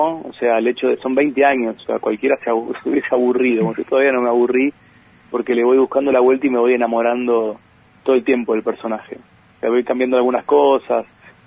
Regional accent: Argentina; como argentino te digo que me da muchísimo, muchísimo orgullo.

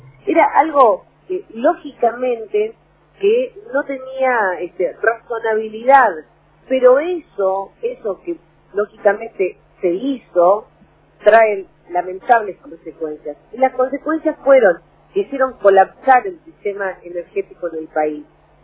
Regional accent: Perico, Jujuy, Argentina; Yo soy de Perico, por eso traigo a colación esta información.

